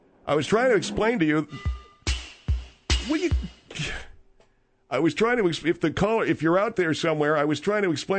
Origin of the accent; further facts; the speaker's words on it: Beverly Hills, California, United States; I was a young man. I was growing up in the Beverly Hills area, and I was a member of the Beverly Hills football team